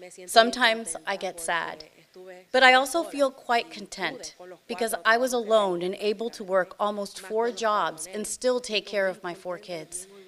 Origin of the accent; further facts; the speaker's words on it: Caguas, Puerto Rico; also born or lived in Carolina; I am from Carolina, Puerto Rico. I'm originally from Caguas, and I moved to Carolina 5 years ago. I lived in a neighborhood called Savannah Gardens.